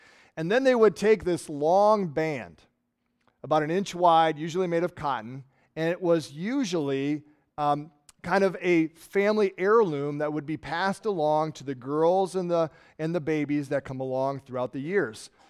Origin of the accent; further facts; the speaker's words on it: Hastings, Nebraska, United States; But we from Hastings, we know where Tom Osborne's from, right? We drive Tom Osborne Boulevard.